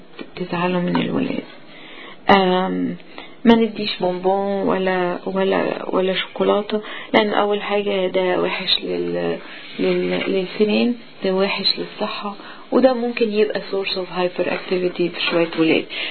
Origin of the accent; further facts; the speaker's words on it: Egypt; moved away; لنا وقت كتير قوي ان احنا جايين من مصر